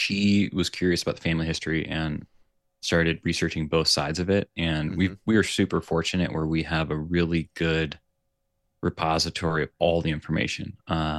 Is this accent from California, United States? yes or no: yes; Los Angeles, California, United States; So originally I am from Los Angeles. Okay. Born and raised there. Both my parents are from LA.